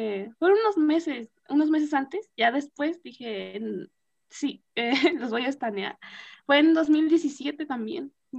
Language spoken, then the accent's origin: Spanish; Mexico; Ok, yo soy de México.